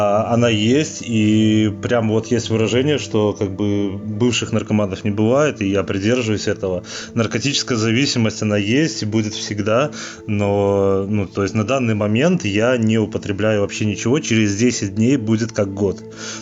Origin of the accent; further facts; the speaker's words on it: Rechytsa, Gomel Region, Belarus; из Беларуси, из Речицы.